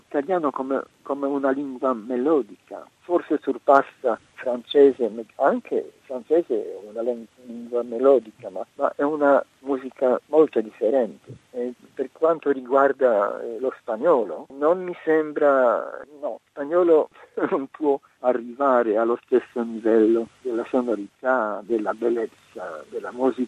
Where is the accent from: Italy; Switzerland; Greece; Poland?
Poland; Kraków, Lesser Poland; Italian is a second language; Cracovia, la mia città natale e vecchia capitale di Polonia, era abbastanza italianizzata a partire dal 500.